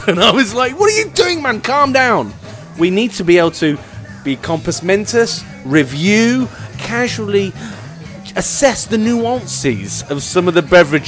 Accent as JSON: {"language": "English", "country": "United Kingdom", "said": "Well, we're British."}